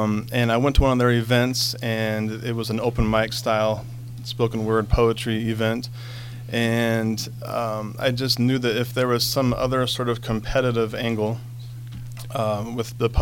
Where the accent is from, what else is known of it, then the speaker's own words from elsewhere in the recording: Lovelock, Nevada, United States; Well, I'm a native Nevadan.